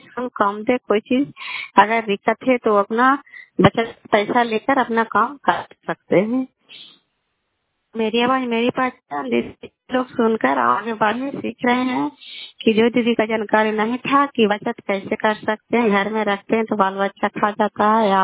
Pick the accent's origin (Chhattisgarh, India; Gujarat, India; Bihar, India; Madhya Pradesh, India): Bihar, India; धानपुर वाली वेलसी पंचायत प्रखंड चाली जिला नालंदा का निवासी हूँ।